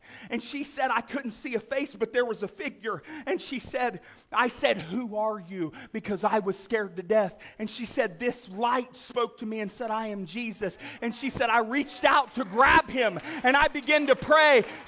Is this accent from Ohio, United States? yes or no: yes; Wellston, Ohio, United States; I grew up in Wellston, Ohio. Even as a kid, I seen miracles of God.